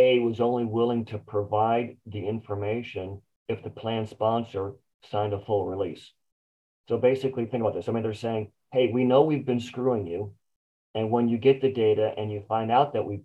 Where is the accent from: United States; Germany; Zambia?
United States; Champaign, Illinois; I'm actually from Champaign.